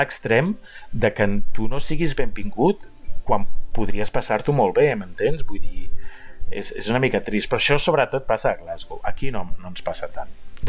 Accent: Barcelona, Catalonia, Spain; tu saps que jo sóc de Barcelona i jo sóc del Barça

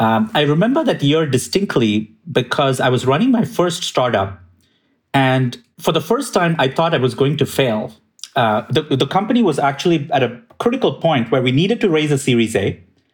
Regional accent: Chennai, Tamil Nadu, India; I grew up in Chennai, which is a relatively smaller city in India.

